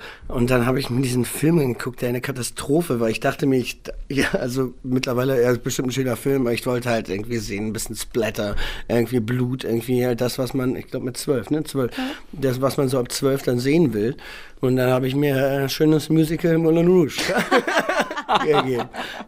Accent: Berlin, Germany; born there; Ich bin geboren, Benjamin Franklin. Genau, ja, ich bin, ja, nach Lichterfelde bin ich, aber es gehört noch zu Steglitz, anders ging es nicht.

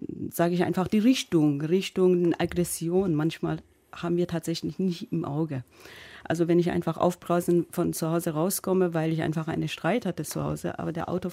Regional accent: Iran; German is a second language; Ich komme ursprünglich aus dem Iran.

